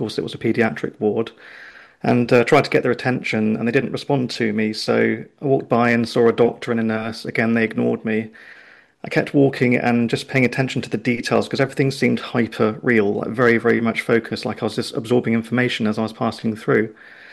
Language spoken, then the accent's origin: English; Oxford, South East England, United Kingdom; I come from Oxford